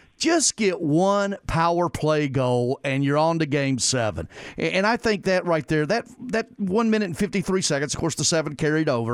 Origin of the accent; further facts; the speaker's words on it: Bowling Green, Kentucky, United States; That's a Houchens Industries business based out of my hometown of Bowling Green